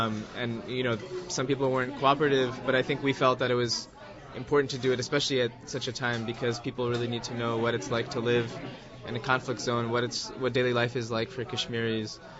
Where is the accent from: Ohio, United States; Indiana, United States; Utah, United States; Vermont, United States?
Indiana, United States; Plainfield; also born or lived in Bloomington; I was born in Bloomington while my dad was doing his PhD there. I grew up just outside Indianapolis in Plainfield